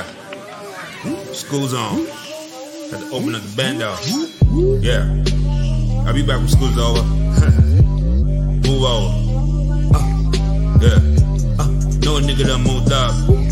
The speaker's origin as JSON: {"language": "English", "region": "New York", "country": "United States", "said": "Oh, I'm a New Yorker, so I mean, we ain't have too many bandos. We cornered the market"}